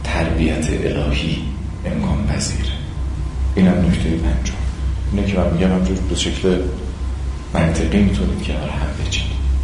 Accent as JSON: {"language": "Persian", "country": "Iran", "said": "خوشبختیم که ما فرزند ایرانیم و در مرکز ثقل تحولات معاصر داریم زندگی میکنیم."}